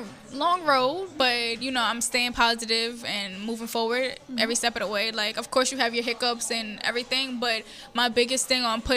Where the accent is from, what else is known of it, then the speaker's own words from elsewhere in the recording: Harlem, New York, United States; Because I'm from Harlem and I'm in Brooklyn.